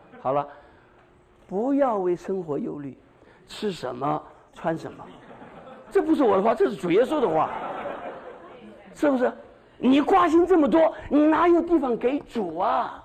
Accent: Shanghai, China; 上海人有道菜叫什锦炸锅，我是个上海人

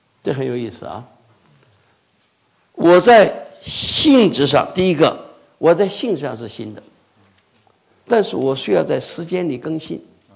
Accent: China; 我们江浙人都喜欢吃烤鸭啊

